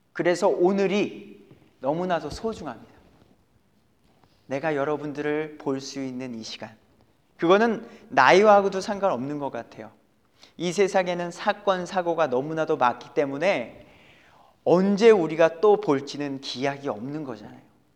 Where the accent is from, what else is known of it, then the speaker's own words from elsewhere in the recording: South Korea; first language Korean; now in Canada; 제가 영어를 잘한다면야 뭐 캐나디언 교회로 가면 됐겠지만 영어가 아직 어눌한지라 저는 제 모국어인 한국으로 한국어로 같은 믿음의 사람들을 찾고